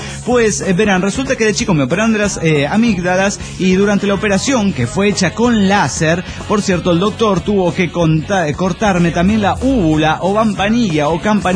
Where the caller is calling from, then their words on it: Mexico City, Mexico; del DF mexicano.